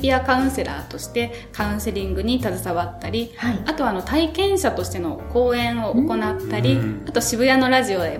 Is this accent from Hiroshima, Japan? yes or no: yes; Hiroshima, Japan; 私広島県なんですけれども、その広島で受けられる場所がないなということで